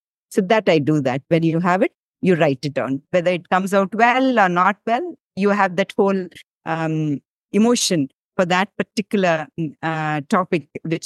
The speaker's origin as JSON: {"language": "English", "town": "Bhopal", "region": "Madhya Pradesh", "country": "India", "tie": "born or raised there", "said": "And I am born and brought up in Bhopal, and I studied in the Kama Convent School. And later I did my MBBS from Bhopal itself."}